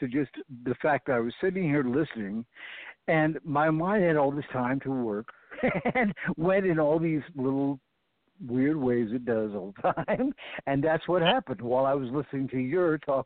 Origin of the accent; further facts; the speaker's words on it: Florida, United States; when I was growing up in the East, in Florida is where I grew up